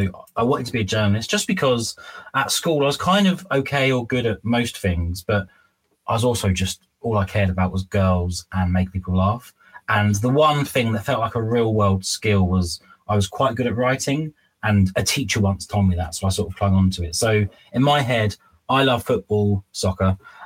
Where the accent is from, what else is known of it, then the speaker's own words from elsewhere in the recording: United Kingdom; And being British, it's a real contradiction